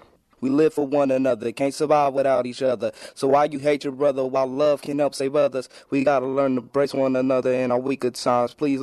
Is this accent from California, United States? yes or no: yes; Pasadena, California, United States; I'm 17 years old and I'm from Pasadena, California.